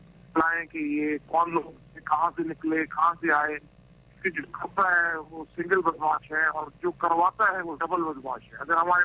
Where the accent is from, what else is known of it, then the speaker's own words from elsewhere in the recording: Ghotki, Sindh, Pakistan; دیکھیں, میرا ضلع ہے گھوٹکی